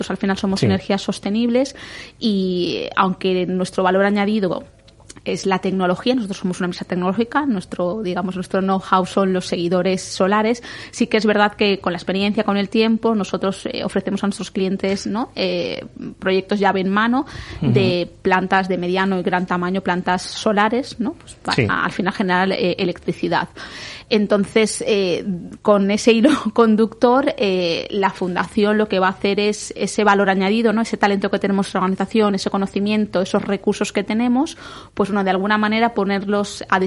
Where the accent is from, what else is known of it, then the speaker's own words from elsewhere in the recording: Alicante, Valencian Community, Spain; por mi acento sabéis que no soy de Murcia